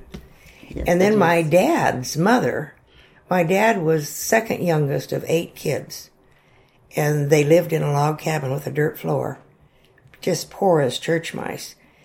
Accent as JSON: {"language": "English", "town": "Gunnison", "region": "Colorado", "country": "United States", "tie": "born or raised there", "said": "Well, I was born 2 weeks before Pearl Harbor was bombed in November of 1941, November 14th. And I was born in Gunnison, Colorado. Lived there my whole life until I went to college."}